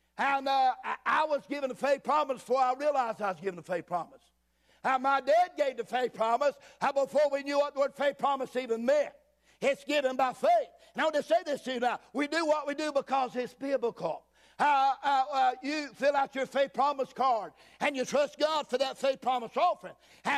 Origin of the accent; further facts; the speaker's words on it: Boonville, North Carolina, United States; I have to tell people I'm from Mount Airy, North Carolina, because they have no idea what Boonville is